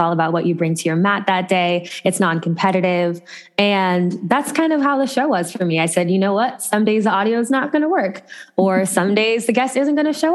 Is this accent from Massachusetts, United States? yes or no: no; Ohio, United States; And so I grew up in Ohio. I got a great love of the arts there.